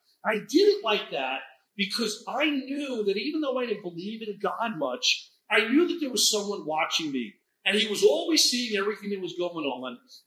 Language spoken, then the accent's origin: English; New York, United States; I'm sure that you know that I'm from New York. And growing up in New York, I went to college